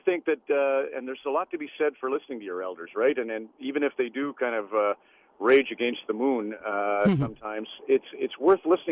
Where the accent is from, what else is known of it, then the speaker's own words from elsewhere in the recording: Red Deer, Alberta, Canada; And I grew up in Red Deer, Alberta, so Chet Edmonton was the rock station that I listened